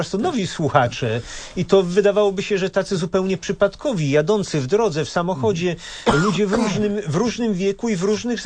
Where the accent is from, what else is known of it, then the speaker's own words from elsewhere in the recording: Bochnia, Lesser Poland, Poland; now in Nowy Sącz, Poland; a ja mam zaszczyt, że z tych dwóch diecezji się wywodzę, dlatego że mój dom rodzinny jest w diecezji tarnowskiej. Tam mam rodzinę, stamtąd tak, pochodzę.